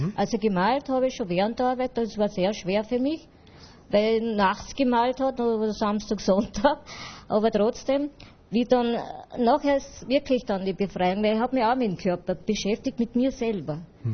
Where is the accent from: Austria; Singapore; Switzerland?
Austria; Tyrol; moved away; ich bin aus Tirol dann nach Niederösterreich gekommen, ich war aus der Schule und habe die erste Stelle gehabt.